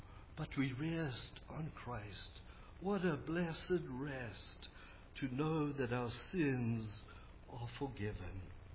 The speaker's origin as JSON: {"language": "English", "country": "South Africa", "said": "well, I'm South African."}